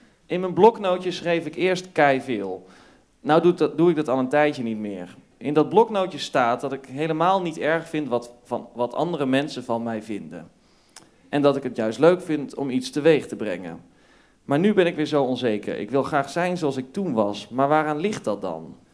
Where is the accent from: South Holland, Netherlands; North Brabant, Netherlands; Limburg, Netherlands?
North Brabant, Netherlands; Oh ja, ik kom uit Brabant. Ik groeide op in Brabant in een klein dorpje.